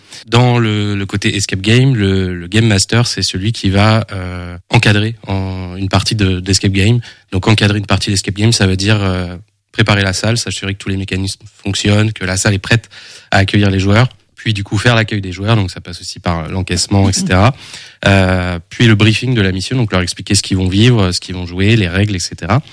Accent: Angers, Pays de la Loire, France; et puis sinon moi je viens d'Angers, j'ai toujours habité ici

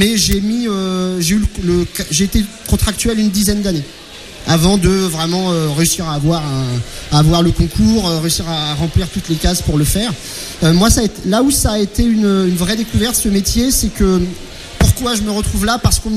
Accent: Orléans, Centre-Val de Loire, France; revenir dans ma région d'origine, donc à Orléans

